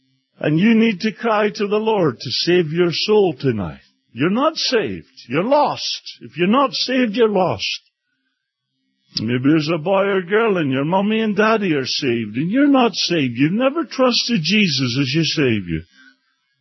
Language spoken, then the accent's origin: English; Scotland, United Kingdom; I'm a Scotsman.